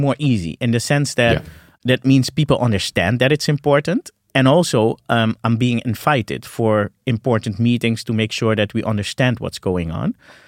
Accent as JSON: {"language": "English", "country": "Suriname", "tie": "born or raised there", "said": "I grew up in Suriname. I was born there."}